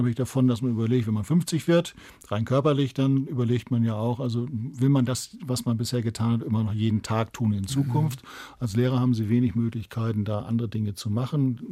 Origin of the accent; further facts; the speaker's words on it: Hamburg, Germany; konnte damals auch wieder zurückgehen in meine Heimatstadt sozusagen nach Hamburg, wo ich ja groß geworden bin und ans alte Umfeld wieder anknüpfen konnte.